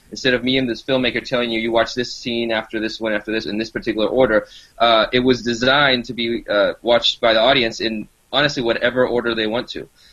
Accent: Lima, Peru; now in Los Angeles, United States; I'm originally from Lima, Peru, so I've been in L.A. for just about 10 years

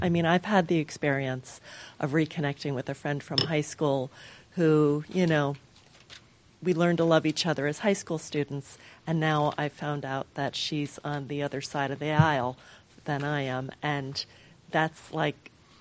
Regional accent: New Jersey, United States; I'm from New Jersey, so I had gone back to New Jersey for Thanksgiving

